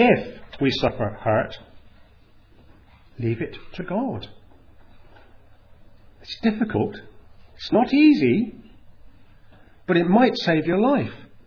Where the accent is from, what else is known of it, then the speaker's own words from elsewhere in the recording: South West England, United Kingdom; I'm Cornish. It's part of my history. It's part of me, which I have to get rid of.